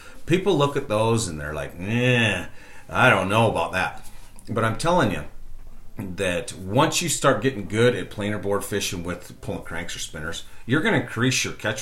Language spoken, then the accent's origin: English; Nebraska, United States; I grew up in Nebraska fishing for bass and crappie and bluegill and stuff.